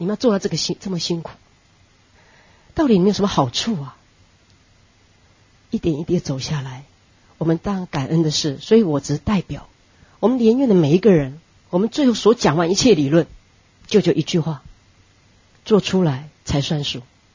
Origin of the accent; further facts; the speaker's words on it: Miaoli County, Taiwan; 我们是苗栗人，我们到这里只想要帮助这边的孩子